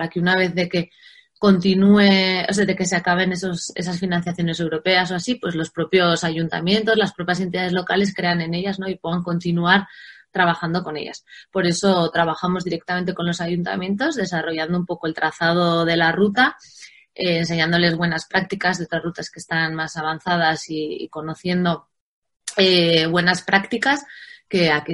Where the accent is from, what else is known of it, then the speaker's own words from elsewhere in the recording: Navarre, Spain; y vengo de Navarra